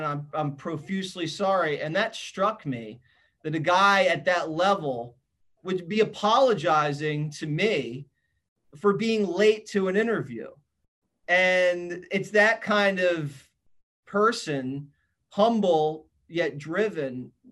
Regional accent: Philadelphia, Pennsylvania, United States; I'm from Philly, Arthur. You know, we like fights.

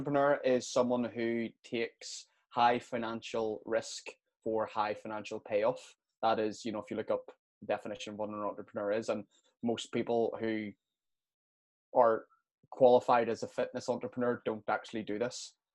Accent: Belfast, Northern Ireland, United Kingdom; moved away as an adult; So I grew up in Belfast. I was in Belfast until I was 30 years old. I'm now 33.

